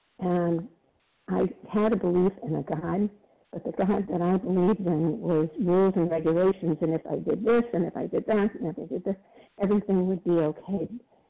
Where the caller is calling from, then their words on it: Florida, United States; I'm calling from Florida